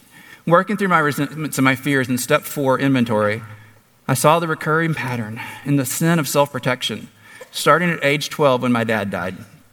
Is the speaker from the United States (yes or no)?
yes; Tyler, Texas, United States; I grew up in Tyler, Texas, and was youngest of four.